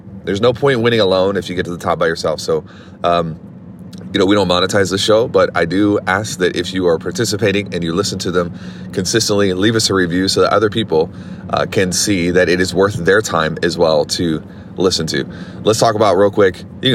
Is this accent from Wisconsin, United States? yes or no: no; Louisiana, United States; I grew up in Louisiana. I don't like Alabama, but whatever.